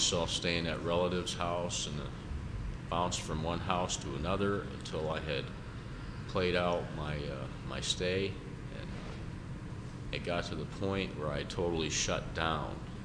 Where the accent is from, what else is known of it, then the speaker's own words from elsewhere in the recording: Saratoga Springs, New York, United States; I am from Saratoga Springs, and I got to the point where, after trying to be on my own, I have a family, I have three children, I'm divorced.